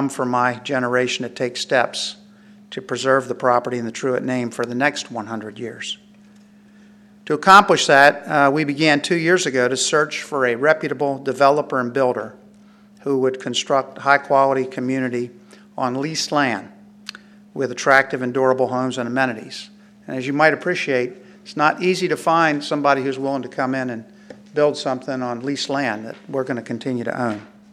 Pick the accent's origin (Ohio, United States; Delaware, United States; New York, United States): Delaware, United States; First of all, I was born and raised in Sussex County, and I graduated from Rehoboth High School, so you can kind of age date me, I suppose.